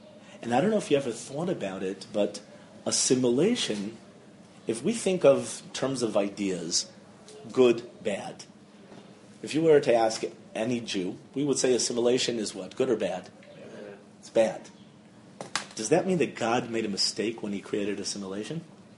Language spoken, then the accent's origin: English; United States; But we, myself included, growing up in America, we always saw assimilation as negative